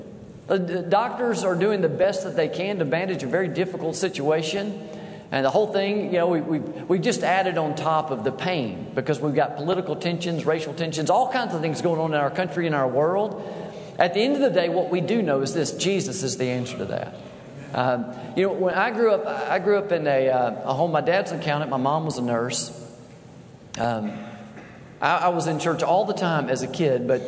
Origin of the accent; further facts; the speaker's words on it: Georgia, United States; also born or lived in Tallahassee, United States; Man, I'm just a southern boy from Georgia. I was born in Tallahassee, but Georgia's my home, and been at Eagles Landing for over 31 years.